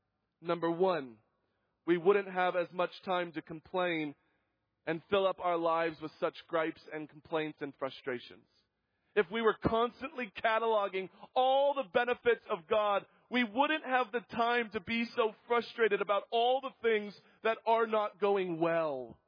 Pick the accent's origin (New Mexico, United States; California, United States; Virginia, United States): California, United States; Yuba City; Growing up in Yuba City, California, my family and I attended and were members of the First Baptist Church.